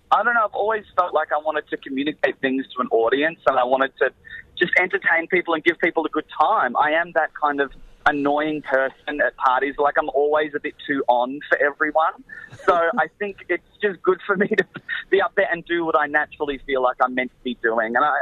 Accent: Melbourne, Victoria, Australia; even though we all know I grew up in Melbourne and I'll die.

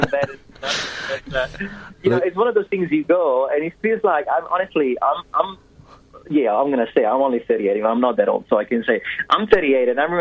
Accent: Milan, Lombardy, Italy; English is a second language; now in Australia; Being Italian, born and raised, you know, I've got a strong attachment to the four season. I come from Milan, as you mentioned, so up north

